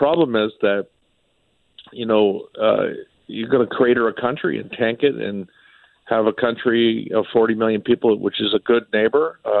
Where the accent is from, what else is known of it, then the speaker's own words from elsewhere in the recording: Canada; And there's nothing I can do really about it as a Canadian.